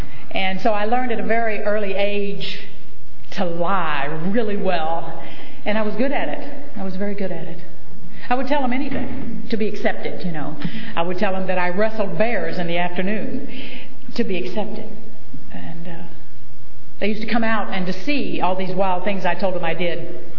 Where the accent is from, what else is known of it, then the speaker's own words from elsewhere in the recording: Arkansas, United States; But I'm from Arkansas. That's where I was born.